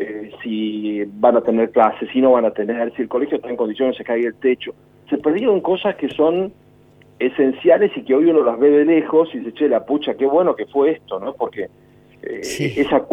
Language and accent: Spanish; Argentina